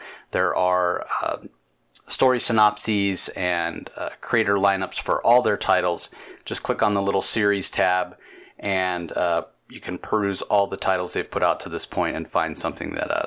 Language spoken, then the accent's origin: English; Phoenix, Arizona, United States; Yeah, it's May 23rd, 24th, 25th, and 26th is Phoenix Comic Con. So it's my hometown show.